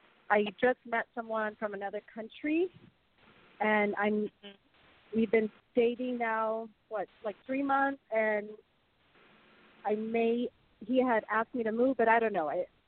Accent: Brooklyn, New York, United States; born there; I was born in Brooklyn, New York.

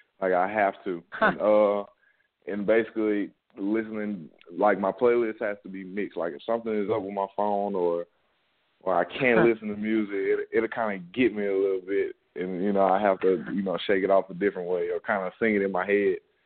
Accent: Monroe, Louisiana, United States; it would probably have to be something dealing with my hometown, Monroe, Louisiana. So something with 318 on it.

